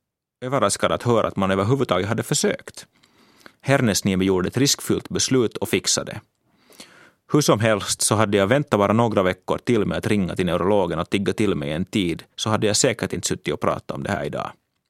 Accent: Finland; hemma i Finland

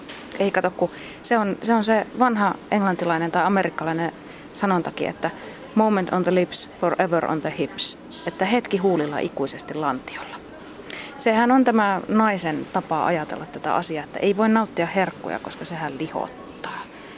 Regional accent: North Karelia, Finland; Mä oon kotoisin Pohjois-Karjalasta ja mä olen syntynyt ja kasvanut kulttuurissa, missä on aina eletty syödäksemme.

